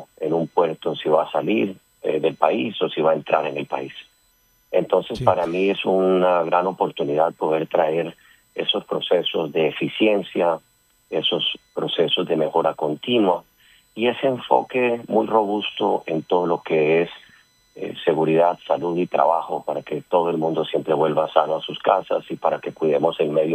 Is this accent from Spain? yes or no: no; Barranquilla, Atlántico, Colombia; estoy muy, muy contento de estar de vuelta en Barranquilla. Yo soy barranquillero